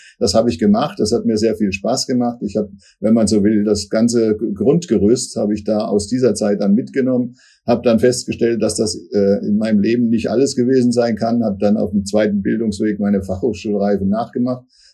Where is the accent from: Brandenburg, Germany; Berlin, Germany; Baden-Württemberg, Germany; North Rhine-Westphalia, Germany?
Baden-Württemberg, Germany; Karlsruhe; also born or lived in Austria; verbracht und sind dann nach dieser Zeit nach Karlsruhe weitergezogen. Ich wurde in Österreich geboren, bin da nicht sehr lange geblieben, eigentlich nur 1,5 Jahre.